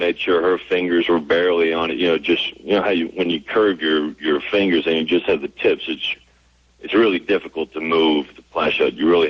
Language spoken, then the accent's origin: English; Tuscaloosa, Alabama, United States; But I'm from Tuscaloosa.